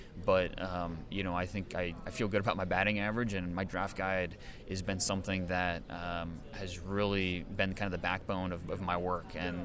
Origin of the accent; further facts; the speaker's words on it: Ohio, United States; I'm an Ohio guy. I grew up in Northeast Ohio, and when the Browns came back in '99, I was probably 13 years old.